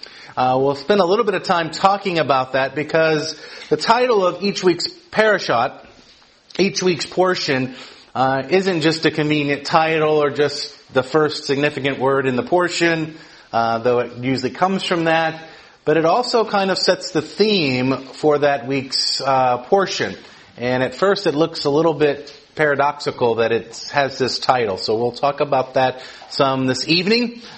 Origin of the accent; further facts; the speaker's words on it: Georgia, United States; I'm from the South. I'm actually from Georgia.